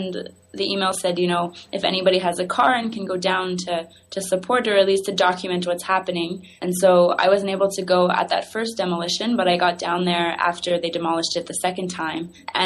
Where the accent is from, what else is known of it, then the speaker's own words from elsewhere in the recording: Canada; as a Canadian